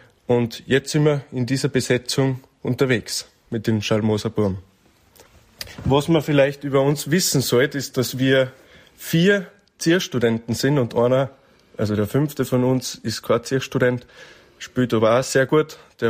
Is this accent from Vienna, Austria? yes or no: no; Carinthia, Austria; ich komme aus Kärnten. Aber zusammengefunden haben wir uns alle über Studium in Salzburg am Mozarteum.